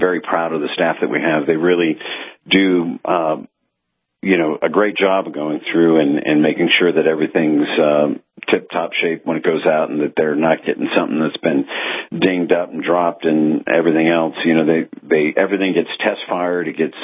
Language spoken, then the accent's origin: English; United States; And I'm an American.